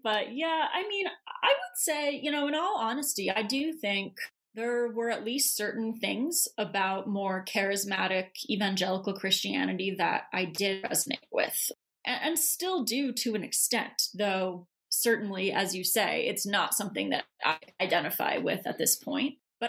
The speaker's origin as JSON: {"language": "English", "region": "California", "country": "United States", "said": "I'm from California, so, you know, there's that."}